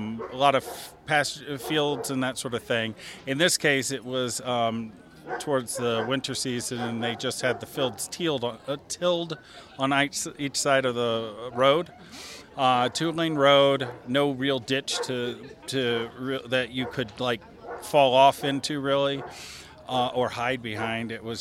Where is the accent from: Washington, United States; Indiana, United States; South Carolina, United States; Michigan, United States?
Indiana, United States; Decatur; from Indiana, Decatur, Indiana. So my story took place there.